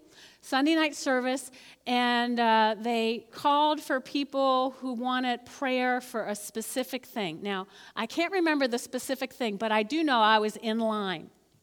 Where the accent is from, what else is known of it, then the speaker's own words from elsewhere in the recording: New Jersey, United States; now they were all from Oklahoma, Alabama, and I'm like, huh? I'm from New Jersey, you know.